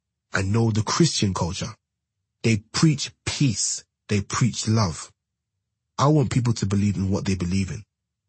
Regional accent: Trinidad & Tobago; accent: English; I'm from Trinidad, so the Spanish have come down there and fucked about, and there's Indian as well.

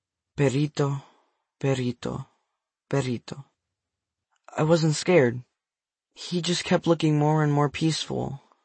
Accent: Puerto Rico; And because I came from Puerto Rico, I'm safe. I don't have to worry.

